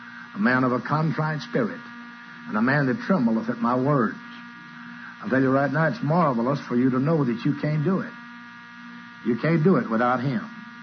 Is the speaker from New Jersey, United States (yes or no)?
no; Texas, United States; born there; And the pastor of that church there in Cameron, Texas, and I was born in Texas.